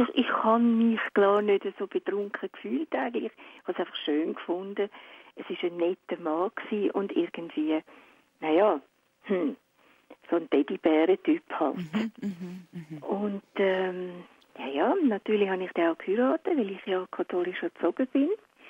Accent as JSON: {"language": "German", "region": "Lucerne", "country": "Switzerland", "tie": "born or raised there", "said": "ich bin im Kloster aufgewachsen, und zwar im sogenannten Kinderzuchthaus Rothausen."}